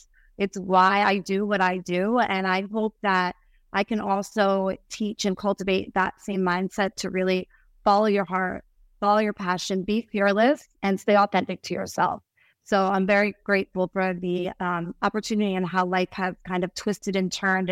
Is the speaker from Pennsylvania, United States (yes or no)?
yes; Yardley, Pennsylvania, United States; But I'm a small town girl, grew up, born and raised in Yardley, Pennsylvania. It's a suburb right outside of Philadelphia.